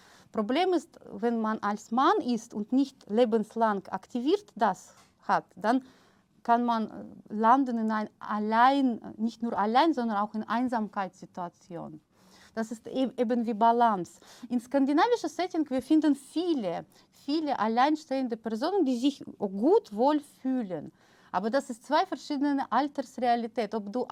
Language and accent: German; Siberia, Russia; German is a second language; Das liegt daran, dass ich aus Sibirien bin. Ich bin geboren in Sibirien. In Russland.